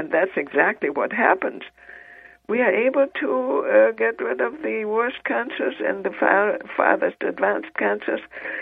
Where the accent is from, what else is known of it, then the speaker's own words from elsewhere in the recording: United States; I cannot, as an American, have a center in Mexico.